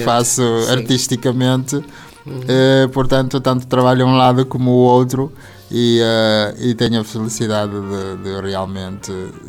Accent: Vila Nova de Gaia, Porto, Portugal; moved away as an adult; now in Viana do Castelo, Portugal; sou de Vila Nova de Gaia, portanto a nossa casa, a família é ali perto da Avenida de Gaia, ali no, perto da Câmara. Mas, desde os anos que assumi vir estudar para Viana

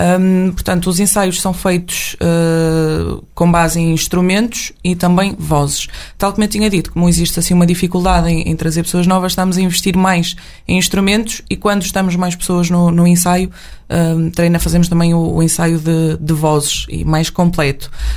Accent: Viana do Castelo, Portugal; penso que são muito ligadas ao Minho, desde a minha terra em Viana, ao

